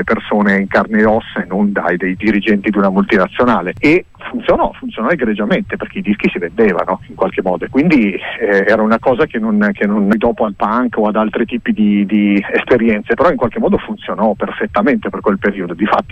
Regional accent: Biella, Piedmont, Italy; sono di Biella, quindi arrivo dalla profonda provincia a nord del Piemonte

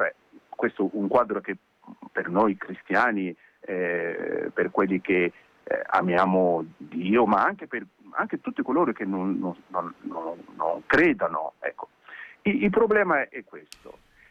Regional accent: DR Congo; now in Italy; Io vengo dal Congo, Repubblica Democratica del Congo.

